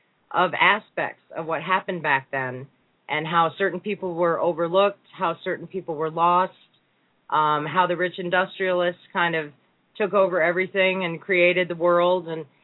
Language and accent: English; Connecticut, United States; You know, I'm from Connecticut, and my father was a caretaker in a very small town.